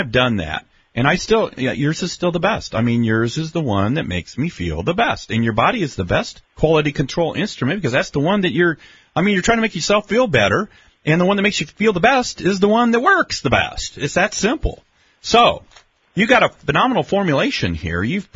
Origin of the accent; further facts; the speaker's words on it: Decatur, United States; But I'm from Decatur, so.